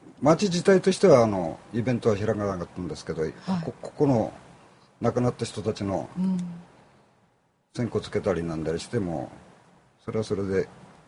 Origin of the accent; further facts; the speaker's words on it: Natori, Miyagi, Japan; 名取でずっと一時東京には就職できましたけど、